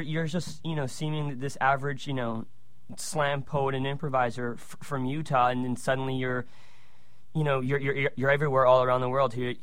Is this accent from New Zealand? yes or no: no; Canada; as a Canadian